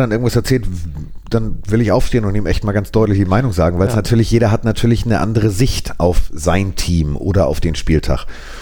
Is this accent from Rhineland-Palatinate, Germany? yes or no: no; Hamburg, Germany; also ich bin ja Hamburger und somit auch HSV-Fan.